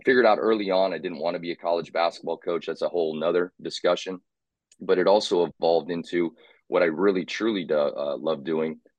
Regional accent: Indiana, United States; also born or lived in South Carolina / Texas; But I grew up in Indiana. My first word was ball. If you can understand that from that state, then you would know that I fell in love with basketball at a young age.

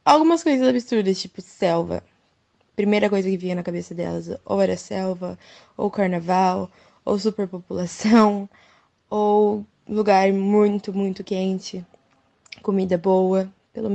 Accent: São Paulo, Brazil; Eu sou de São Paulo, mas não conheciam.

